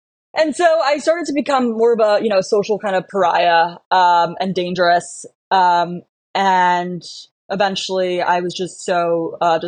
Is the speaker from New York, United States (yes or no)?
yes; Manhattan, New York, United States; I grew up in Manhattan, born and raised, Upper East Side girly.